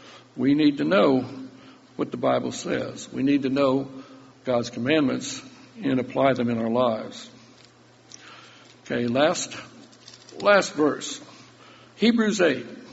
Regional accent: Illinois, United States; And my home state was Illinois.

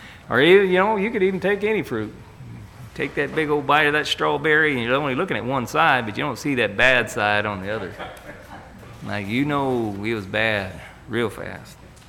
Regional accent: the South, United States; Now, growing up in the South, they have a tree called a persimmon tree.

